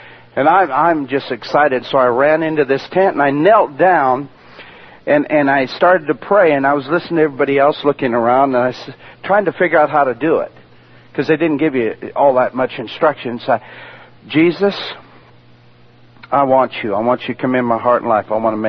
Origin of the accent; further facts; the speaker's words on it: Lakewood, Washington, United States; when I was littler, we were raised in Lakewood till we moved to Ruston.